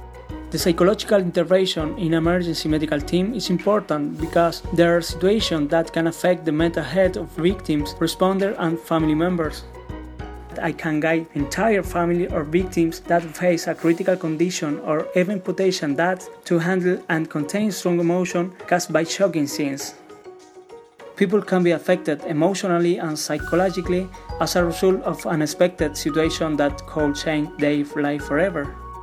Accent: Chile; I'm from Chile

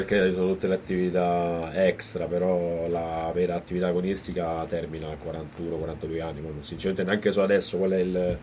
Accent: Egypt; sono egiziano.

